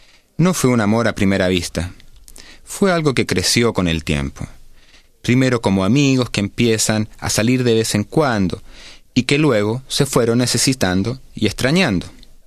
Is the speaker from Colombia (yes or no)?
no; Santiago, Santiago Metropolitan Region, Chile; soy de Santiago de Chile.